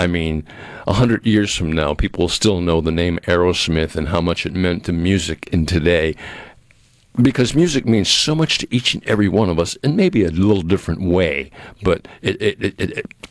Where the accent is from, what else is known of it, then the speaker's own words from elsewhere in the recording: Massachusetts, United States; They're from Massachusetts. I'm from Massachusetts.